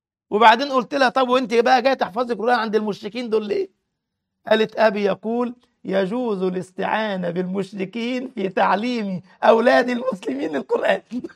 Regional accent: Egypt; زي صاحبنا زمان من الجماعة التكفيريين كان عندنا في مصر

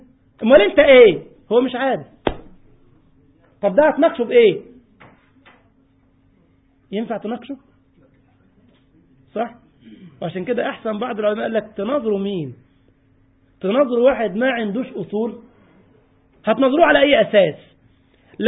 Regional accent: Egypt; زي عندنا في مصر تجد مثلا واحد تخصصه طبيب سموم

